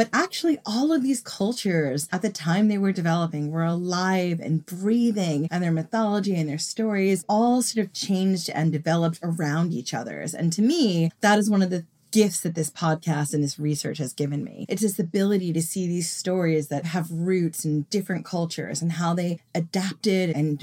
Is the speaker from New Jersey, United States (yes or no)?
no; New York, United States; I grew up on Long Island. I grew up sort of coastal, and we would get these raging storms that would just attack in the winter